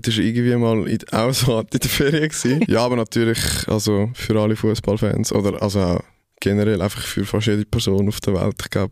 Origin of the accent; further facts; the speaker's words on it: Zurich, Switzerland; ich bin Zürcher